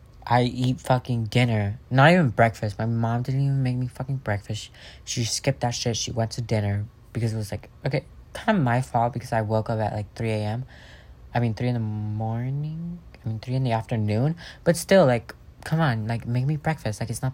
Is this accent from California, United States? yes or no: yes; California, United States; I'm 14. I'm from Southern California. I am a cute little Mexican.